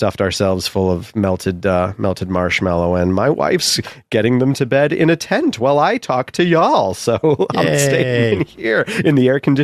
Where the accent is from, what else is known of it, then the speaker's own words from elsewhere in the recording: United States; I'm not a European. I'm not a second class citizen. I'm an American.